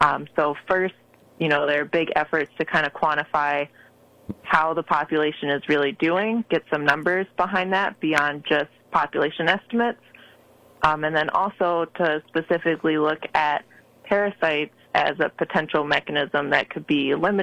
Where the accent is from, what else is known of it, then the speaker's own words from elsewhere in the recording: Maryland, United States; also born or lived in Nebraska; now in New York, United States; I came last from Nebraska, where I was working as a wildlife biologist for the state agency there. But originally I'm from Maryland, so still an East Coaster.